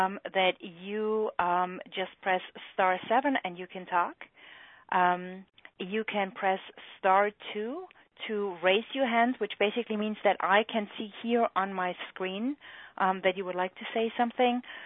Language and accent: English; Germany; accent: German; English is a second language; moved away as an adult; You can hopefully hear by my accent that I am German. My husband and I came to this country 16 years ago. I did not do EFT when I was in Germany